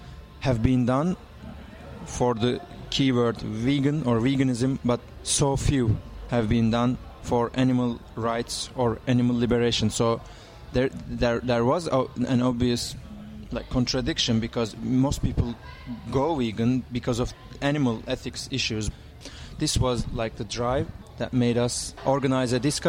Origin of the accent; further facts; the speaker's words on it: Istanbul, Turkey; I'm from Istanbul.